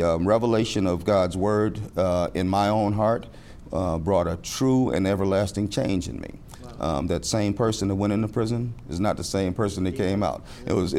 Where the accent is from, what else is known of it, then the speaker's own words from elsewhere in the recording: Chicago, Illinois, United States; now in South Carolina, United States; Well, I come from Chicago. I'm originally from Chicago. I'm what they call in South Carolina, Cumya. I was not born here, so I'm not a Benya, but I'm a Cumya.